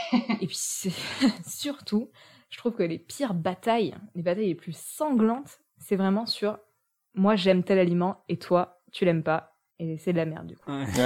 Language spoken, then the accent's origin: French; France; Et donc, bah, nous, en tant que Français, je pense qu'on est tous d'accord, on aime manger.